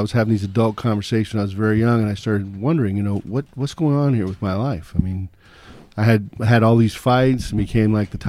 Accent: North Hollywood, California, United States; born or raised there

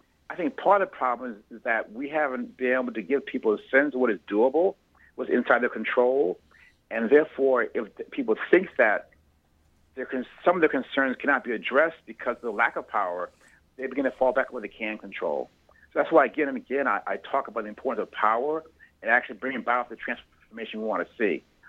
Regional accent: Chicago, Illinois, United States; Okay, so I'm black, I'm old, I'm male, I'm straight, I'm from Chicago, left-handed.

